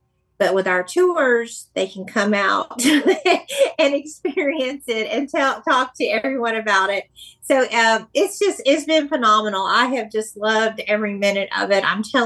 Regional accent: Birmingham, Alabama, United States; born or raised there

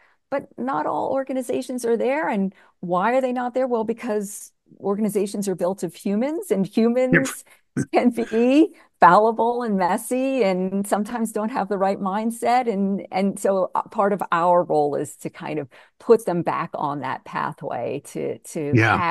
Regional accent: New York City, New York, United States; I grew up in New York City

